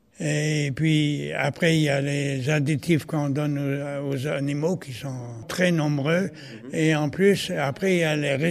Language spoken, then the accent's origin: French; Presles, Île-de-France, France; Je viens de Presles, dans le Val d'Oise, à côté de Beaumont-sur-Oise.